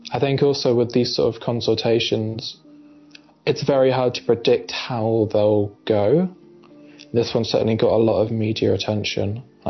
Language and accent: English; Stroud, South West England, United Kingdom; Object in my hometown of Stroud called the Black Boy Clock